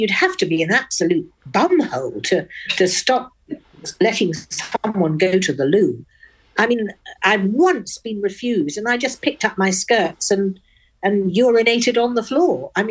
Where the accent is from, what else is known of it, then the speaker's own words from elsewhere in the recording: Oxford, South East England, United Kingdom; I don't speak like this because I feel posh. I speak like this because I was born in Oxford and everybody spoke like that at my school.